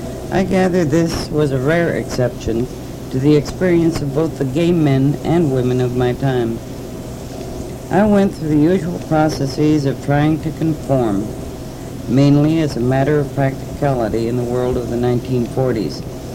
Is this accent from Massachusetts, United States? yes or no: no; Chicago, Illinois, United States; born there; I was born in 1922 in Chicago, Illinois, of what would now be called middle-class parentage. My ancestry was Austrian-German.